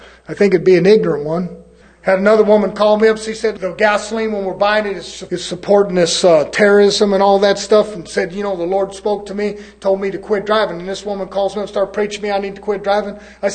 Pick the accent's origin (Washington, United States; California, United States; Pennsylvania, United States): California, United States; I'm from California. I don't know if they got any of them out there. I learned to talk like this out here.